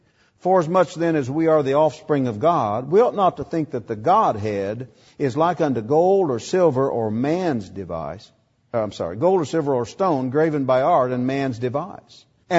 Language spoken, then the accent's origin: English; Indiana, United States; When I grew up in Indiana, the average size farm in our county was 136 acres.